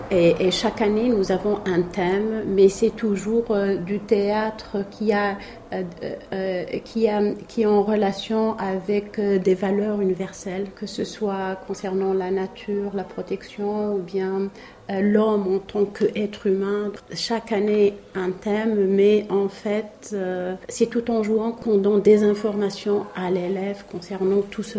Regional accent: Tunisia; parce que chez nous en Tunisie, nous avons une session théâtre

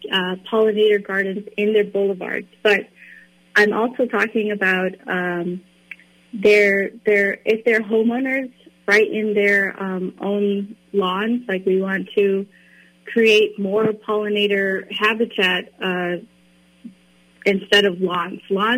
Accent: Chicago, Illinois, United States; now in Minnesota, United States; I came here for school. I'm actually from Chicago, and I'm on Anishinaabe and Ho-Chunk.

